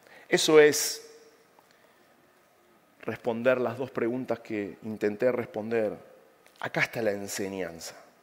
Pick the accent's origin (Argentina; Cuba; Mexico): Argentina; nosotros los argentinos especialistas somos en esto.